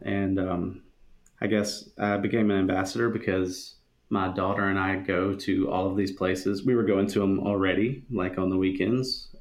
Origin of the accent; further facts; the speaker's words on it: Huntsville, Alabama, United States; I'm from Huntsville and Arab and Union Grove, Gunnersville, that whole area.